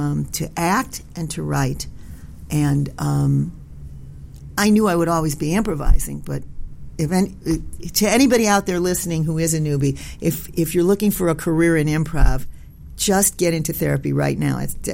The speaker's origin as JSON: {"language": "English", "town": "Chicago", "region": "Illinois", "country": "United States", "tie": "born or raised there", "lives_now": "Los Angeles, United States", "said": "I grew up in Chicago, and I started classes at Second City."}